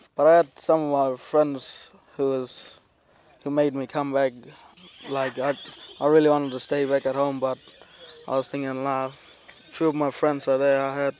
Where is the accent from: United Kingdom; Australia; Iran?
Australia; Kenmore Park, South Australia; I'm from Kenmore Park in the APY lands. It's next to the Musgrave Ranges and around about 1,040 kilometres from Alice South. At my community, there's only a school, but no clinic or shops there.